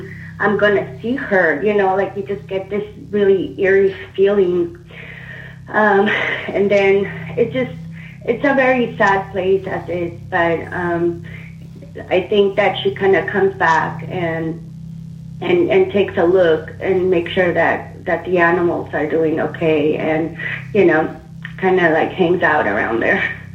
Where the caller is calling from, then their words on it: California, United States; I'm calling from the San Francisco Bay Area.